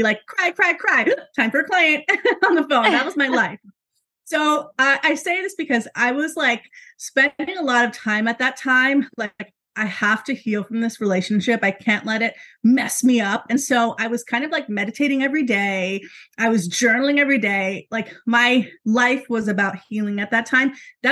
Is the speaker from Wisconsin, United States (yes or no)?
no; New York City, New York, United States; I'm from New York City, born and raised, and that's where I was living.